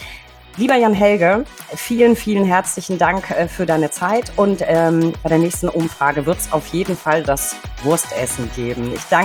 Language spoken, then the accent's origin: German; Bavaria, Germany; als Franke, der dann ein Faible hat für die fränkische Bratwurst.